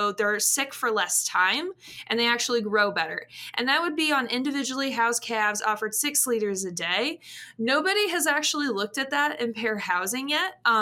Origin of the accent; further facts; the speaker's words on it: California, United States; I grew up in Southern California, just one dairy in the entire county where I grew up, actually.